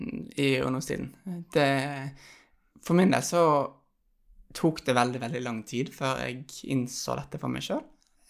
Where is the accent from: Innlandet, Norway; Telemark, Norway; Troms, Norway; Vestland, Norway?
Vestland, Norway; Bergen; also born or lived in Levanger; Jeg har vokst opp I Bergen